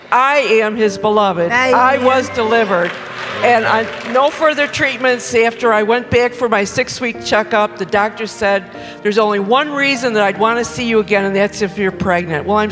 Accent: Rochester, New York, United States; I'm from Rochester, New York.

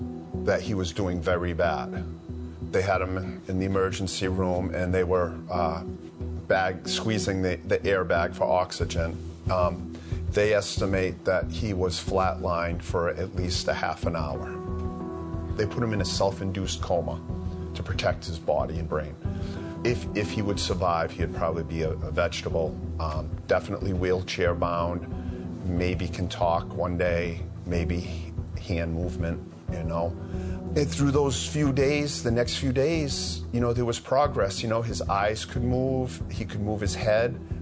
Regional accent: Loudon, New Hampshire, United States; I'm from Loudoun, New Hampshire, and this is my son

